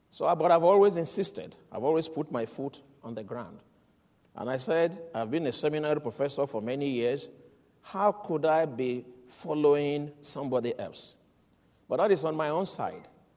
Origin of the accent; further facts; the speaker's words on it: Nigeria; in Nigeria, my home country, there's always that influence of Pentecostalism.